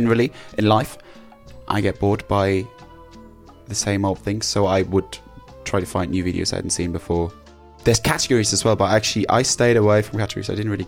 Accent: Germany; Of course, I'm from Germany.

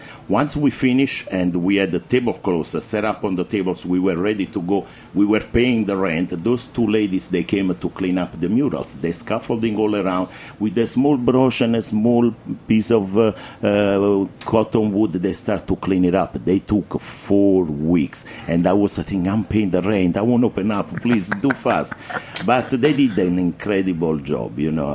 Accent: Naples, Campania, Italy; English is a second language; moved away as an adult; No, I am from Naples. Naples city. I started 14 years old.

